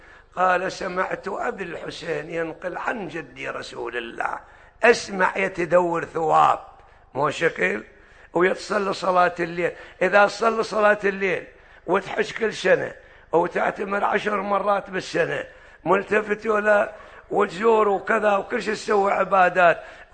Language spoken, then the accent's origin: Arabic; Iraq; هذا مثل عندنا بالعراق